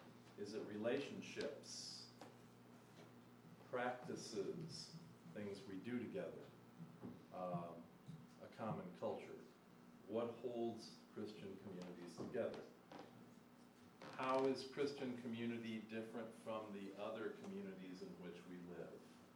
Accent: South Bend, Indiana, United States; also born or lived in Chicago; now in Nashville, United States; I grew up in South Bend, Indiana. I lived in Chicago for 20 years, and now I live in Nashville, Tennessee.

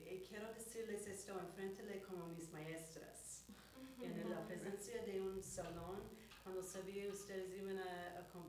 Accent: Mexico; now in Yakima, United States; cómo llegué de México

